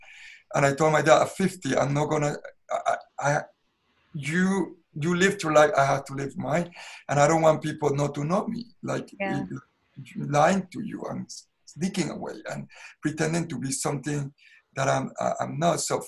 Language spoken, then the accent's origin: English; Panama; because I grew up so poor in Panama.